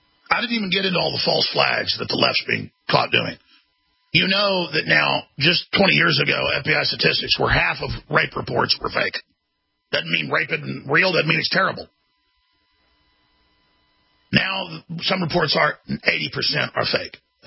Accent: Dallas, Texas, United States; I grew up in Dallas, Texas.

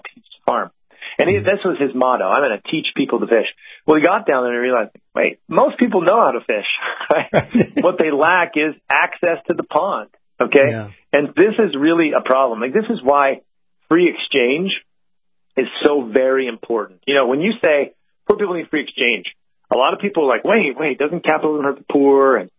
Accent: United States; I'll talk to my European friends. I'm like, don't worry, it's okay, I'm American.

